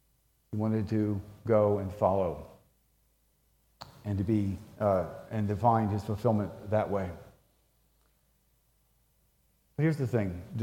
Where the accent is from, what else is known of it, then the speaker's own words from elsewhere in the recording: Rehoboth Beach, Delaware, United States; I'm from Rehoboth Beach, Delaware